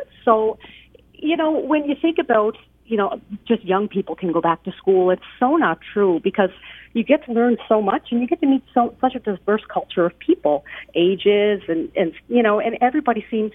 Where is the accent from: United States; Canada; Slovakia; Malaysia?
Canada; Nova Scotia; Well, I'm from the East Coast on a little island called Cape Breton.